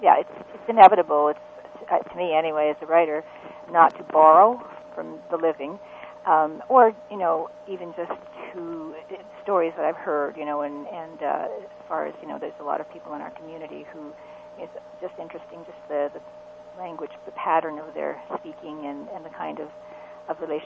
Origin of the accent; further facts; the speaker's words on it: Sudbury, Ontario, Canada; I'm from Sudbury, Ontario, originally, where I was born, we had a very strong, vibrant Ukrainian community there, and so I was bathed in stories of all these people. They were all immigrants and, new immigrants, so that's the kind of community that I was brought up